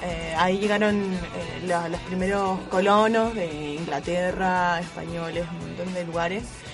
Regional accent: Valparaíso, Chile; De Valparaíso.

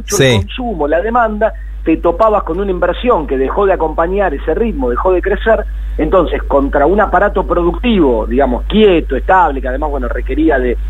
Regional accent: Argentina

